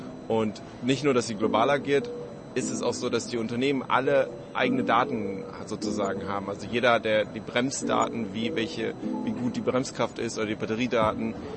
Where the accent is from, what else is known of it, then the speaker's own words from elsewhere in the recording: Berlin, Germany; ich komme aus Berlin, aus Deutschland, wo wir auch sitzen